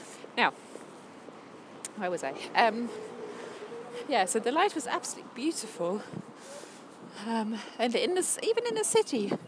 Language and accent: English; Germany; growing up in Germany.